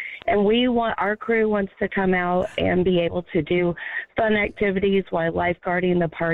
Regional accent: Georgia, United States; I'm actually from Georgia.

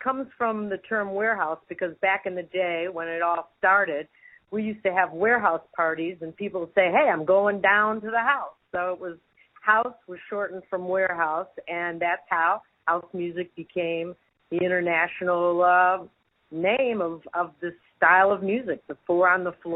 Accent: Chicago, Illinois, United States; also born or lived in Paris / New York; Yep. I grew up in Chicago. And I love it there. I'm here right now.

